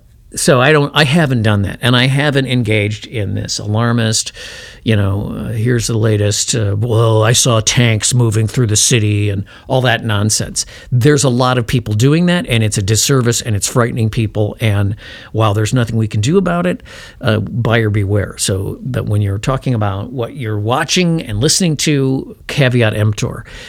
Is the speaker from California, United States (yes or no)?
no; Chicago, Illinois, United States; When I was about 12 or 13, we went up to Michigan to a friend's lake cabin. And, you know, I was from Chicago.